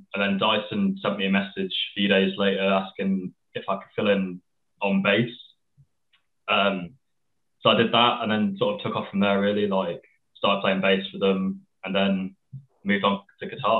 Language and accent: English; Manchester, North West England, United Kingdom; I'm actually from Manchester, from a different part of England, a worse part.